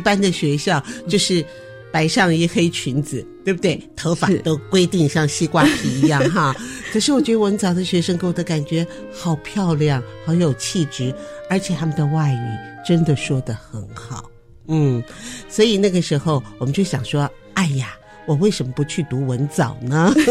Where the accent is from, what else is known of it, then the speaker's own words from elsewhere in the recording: Kaohsiung, Taiwan; 是啊，我记得我在高雄长大的嘛